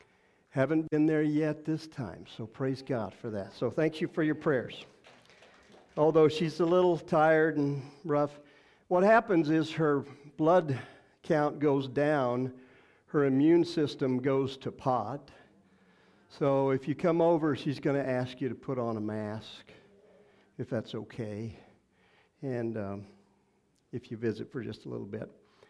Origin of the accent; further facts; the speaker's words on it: Texas, United States; I've told you before, when I was raised in Texas, I can wallow in poison ivy.